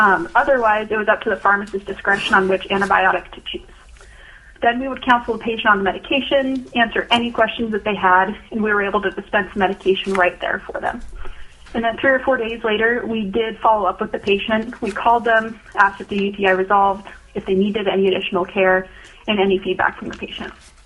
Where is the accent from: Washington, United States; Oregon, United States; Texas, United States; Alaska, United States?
Alaska, United States; also born or lived in Idaho; I was born and raised in Alaska and plan on practicing in the state after I graduate this May.